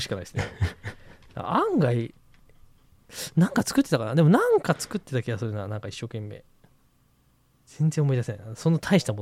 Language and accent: Japanese; Shizuoka, Japan; moved away as an adult; also born or lived in Aichi; まあ静岡出身なんですけど、そこからあの愛知県の方に移って、まあそこから一人暮らしして、